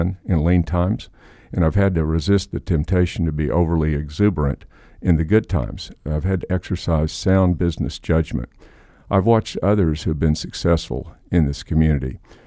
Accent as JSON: {"language": "English", "town": "Tulsa", "region": "Oklahoma", "country": "United States", "tie": "born or raised there", "said": "I went from the Department of Justice to my hometown, Tulsa, Oklahoma, and it was a typical life."}